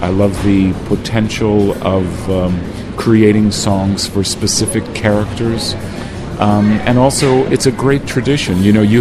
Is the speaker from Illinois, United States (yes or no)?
yes; Chicago, Illinois, United States; now in New York, United States; I'm originally from Chicago, Illinois, which is another state in America. And I moved to New York almost 30 years ago.